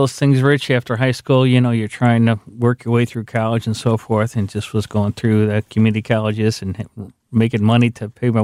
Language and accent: English; St. Louis, Missouri, United States; Yes, always. We grew up in the Afton area, South County alumni, and enjoy the area.